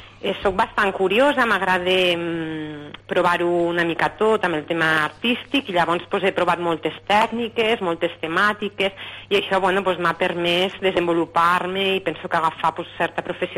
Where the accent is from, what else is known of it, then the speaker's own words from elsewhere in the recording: Vilaller, Catalonia, Spain; soc nascuda a Vilaller. Vilaller és un poblet molt, molt maco